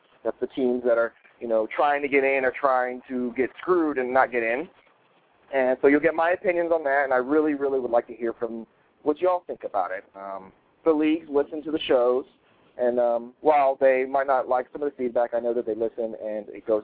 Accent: East Coast, United States; I grew up on the East Coast, and I know that East Coast always leaves out the West Coast

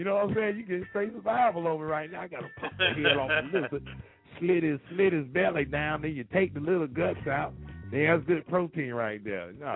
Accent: Florida, United States; Well, yeah, you know, I'm from Florida. It tastes like chicken.

